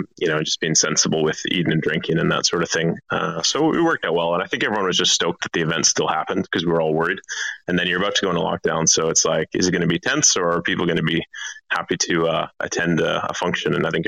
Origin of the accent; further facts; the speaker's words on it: Edmonton, Alberta, Canada; moved away as an adult; now in Perth, Australia; No, I'm from Edmonton, Alberta. So I'm from Canada. I came to Australia when I was 18 as a backpacker. And I overstayed a visa and got married to an Australian. And now I've been here 15 years. So in Perth the whole time.